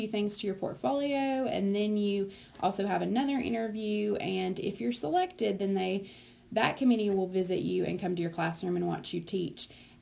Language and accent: English; United States; Well, I'm originally from Haywood County, and I went through elementary, middle school, and high school all in Haywood County.